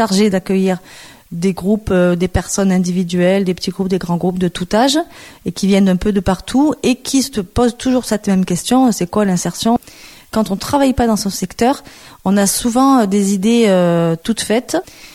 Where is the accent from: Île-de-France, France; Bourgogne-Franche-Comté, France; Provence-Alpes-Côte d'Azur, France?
Provence-Alpes-Côte d'Azur, France; Marseille; born there; Moi, je suis née à Marseille.